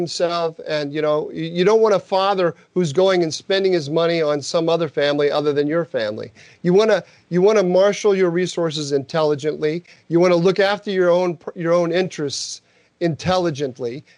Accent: Midwest, United States; I think, is because I grew up in the Midwest.

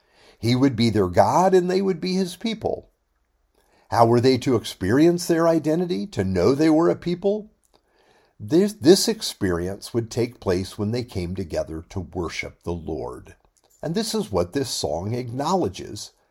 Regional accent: Florida, United States; born there; I could say that my family is from North Carolina, or I was born in Florida, I'm a Floridian.

